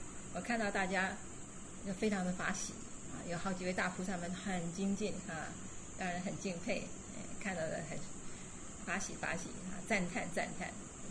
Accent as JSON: {"language": "Chinese", "country": "Taiwan", "tie": "born or raised there", "moved": "as an adult", "lives_now": "United States", "said": "跟着师父宣化上人，为了这个因缘去的美国，生在台湾，长在台湾。来天津呢是我的家乡故乡，因为我父亲都是天津人"}